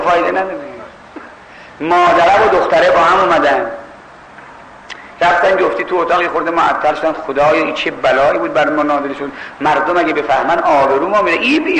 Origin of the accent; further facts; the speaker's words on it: Mashhad, Razavi Khorasan, Iran; now in Tehran, Iran; من بچه ای مشهدم، خدا شاهده هر سال که از تهران میام مشهد